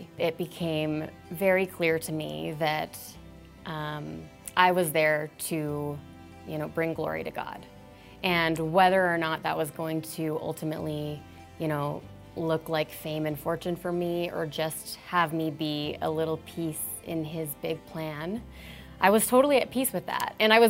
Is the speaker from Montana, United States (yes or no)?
yes; Montana, United States; moved away as an adult; So I'm originally from Montana, but from a young age, I had big dreams of becoming an actress on the silver screen. And I moved to LA when I was 24 after a pretty roundabout path.